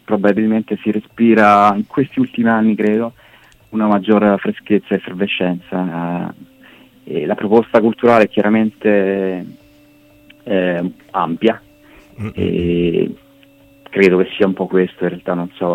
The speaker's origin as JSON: {"language": "Italian", "town": "Terni", "region": "Umbria", "country": "Italy", "also_born_or_lived": "Viterbo", "lives_now": "Ravenna, Italy", "said": "sono umbro di Terni, vissuto a Viterbo per molti anni, ho avuto anche varie band e poi da circa 15 anni che vivo a Ravenna"}